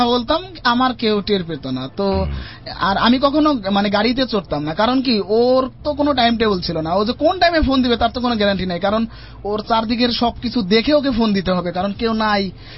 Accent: Faridpur, Dhaka Division, Bangladesh; now in Dhaka, Bangladesh; আমাদের বাড়ি যেহেতু ফরিদপুরে, তো ওইখানে ট্রলার বা ছিপোর্ডে যেতে হবে

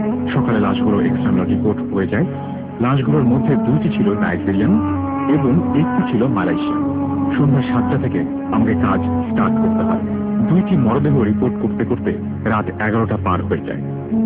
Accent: Chittagong, Chittagong Division, Bangladesh; now in Doha, Qatar; আমি চট্টগ্রামের আগ্রাবাদে থাকি, বর্তমানে দোহা কাতারে আছি।

